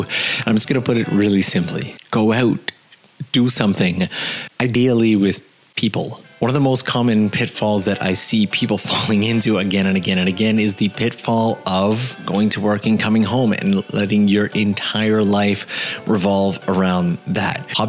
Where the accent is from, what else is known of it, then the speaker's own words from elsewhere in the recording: Canada; now in Japan; Like, I'm from Canada, so it gets dark fairly late thanks to daylight savings time, but here in Japan